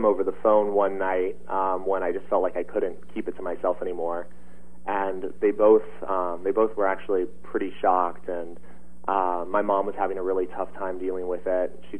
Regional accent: San Diego, California, United States; I am from San Diego. I lived here pretty much my whole life. My parents still live in the house that I grew up in Scripps Ranch, which is about 20 minutes north of downtown San Diego.

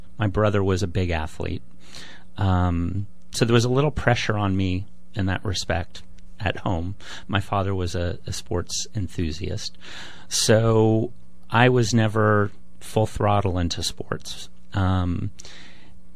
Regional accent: San Bruno, California, United States; I think I was lucky in that I was raised in the Bay Area. I was brought up in San Bruno, and that was a very supportive environment from a diversity perspective, let's say.

